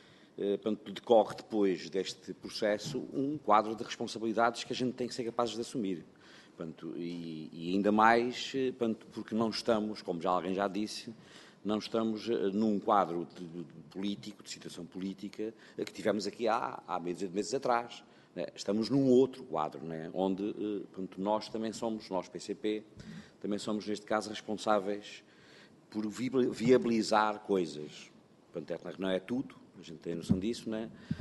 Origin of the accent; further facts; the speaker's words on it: Alentejo, Portugal; eu sou do Sendreve, já se percebeu, né? Pronto, ali do Alentejo, né?